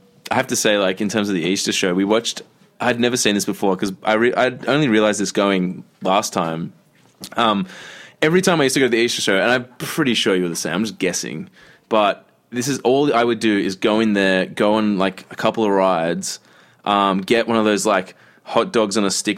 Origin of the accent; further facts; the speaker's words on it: Sydney, New South Wales, Australia; born there; I'm not an immigrant. I was born in Sydney.